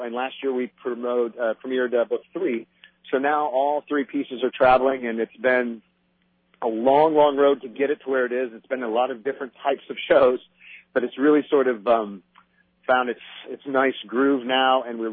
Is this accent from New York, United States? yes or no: no; Texas, United States; Although we're a little afraid of the cold. We are from Texas.